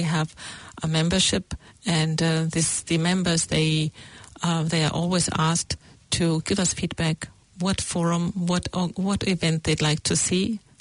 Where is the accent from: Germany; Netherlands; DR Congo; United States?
Germany; I grew up in Germany, very close to the former GDR border, to the German Democratic Republic